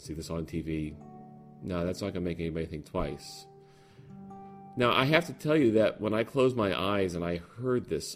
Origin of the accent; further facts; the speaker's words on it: Alabama, United States; One of the things that a lot of people don't normally associate with me is that I grew up in Alabama.